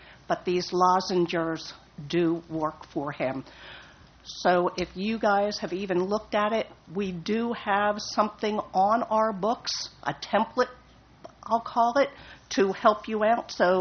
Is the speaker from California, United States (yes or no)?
yes; Arroyo Grande, California, United States; from Arroyo Grande.